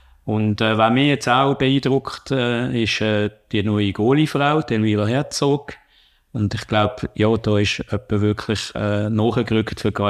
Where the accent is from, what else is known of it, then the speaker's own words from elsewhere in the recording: Switzerland; für uns als Schweizer